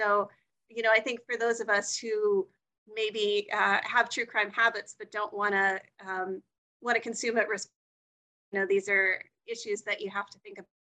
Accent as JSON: {"language": "English", "region": "Virginia", "country": "United States", "tie": "born or raised there", "said": "back to a small town in Virginia right before I started the book. And even though I wasn't living in my hometown, I had that experience of like, oh, I'm back in this area I grew up"}